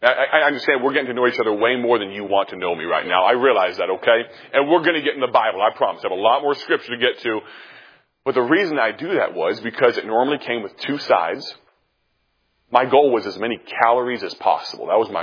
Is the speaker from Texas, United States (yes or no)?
yes; Texas, United States; born there; also born or lived in California / Virginia / Kansas / Germany; I was born in Texas, and we moved to California, then to the east coast of Virginia, not too far from here, and then we moved back to Kansas